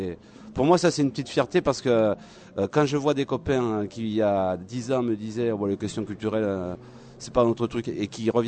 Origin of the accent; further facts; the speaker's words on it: Uzeste, Nouvelle-Aquitaine, France; je pense que j'ai grandi à Uzest